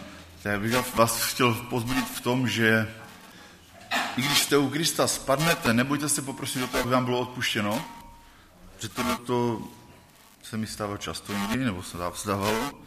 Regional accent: Bohumín, Moravian-Silesian Region, Czechia; jsem z Bohumína.

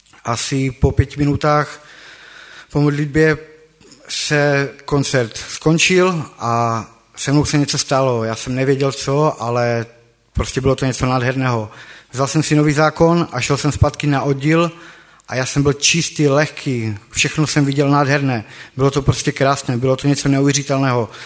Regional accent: Stará Bělá, Moravian-Silesian Region, Czechia; tam už jsem pár lidí znal, bo jsem ze Staré Běle za nima jezdil do města

